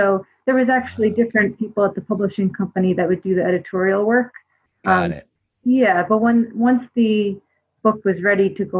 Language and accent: English; Wayne, United States; I grew up in Wayne, as you mentioned.